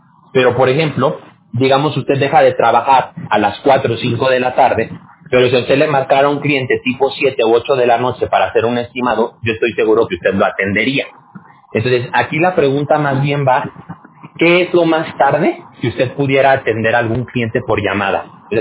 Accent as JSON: {"language": "Spanish", "region": "Aguascalientes", "country": "Mexico", "tie": "born or raised there", "accent": "Mexican", "moved": "yes", "lives_now": "California, United States", "said": "Y yo me crié en Aguascalientes, ¿ok? Entonces yo me crié allá y ya tiene como unos 20 años que me vine a vivir aquí a California."}